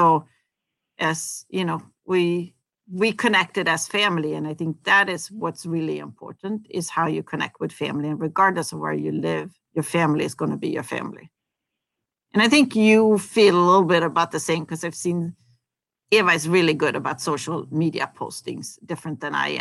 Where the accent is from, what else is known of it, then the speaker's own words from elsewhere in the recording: Gothenburg, Västra Götaland, Sweden; English is a second language; one of my sisters live in Gothenburg or outside Gothenburg, where I grew up on the West Coast.